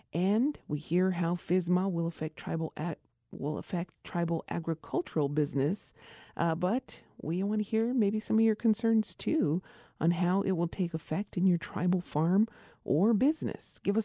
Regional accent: Isleta Pueblo, New Mexico, United States; from Isleta Pueblo.

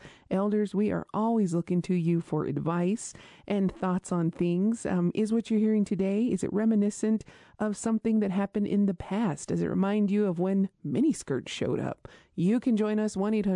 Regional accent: Isleta Pueblo, New Mexico, United States; from Isleta Pueblo.

